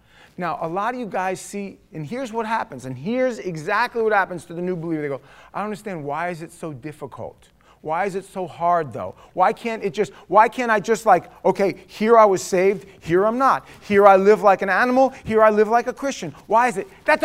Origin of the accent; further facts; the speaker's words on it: New York, United States; I thought I was from New York too, but apparently not, because I've never walked up